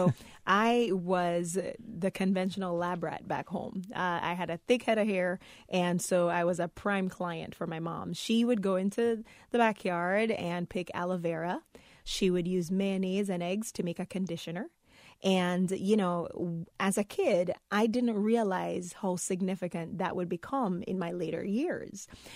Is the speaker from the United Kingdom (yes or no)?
no; Jamaica; Growing up in Jamaica was a fun experience. You know, I constantly think about it as being an island girl.